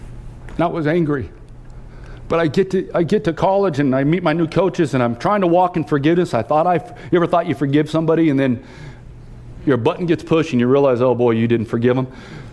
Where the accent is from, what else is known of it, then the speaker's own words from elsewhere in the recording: California, United States; I grew up in California and I played football, and there are a lot of Christians in California.